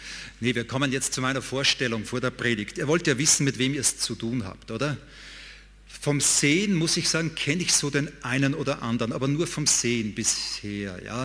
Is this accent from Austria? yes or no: yes; Austria; Ich bin ein Österreicher, das habt ihr gehört, wahrscheinlich, nehme ich an. Ich komme aus einer typischen österreichischen Familie.